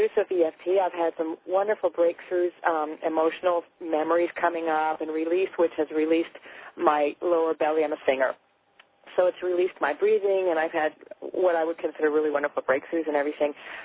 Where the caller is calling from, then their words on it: Germany; I'm calling from Germany.